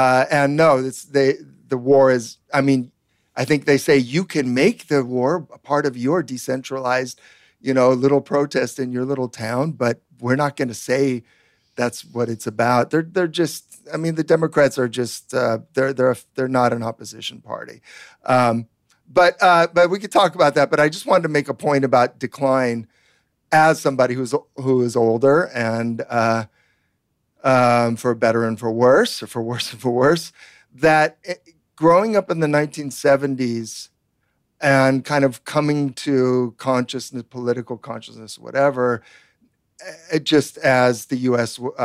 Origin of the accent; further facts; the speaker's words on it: California, United States; At home, at least growing up in the Bay Area, with bombings all the time.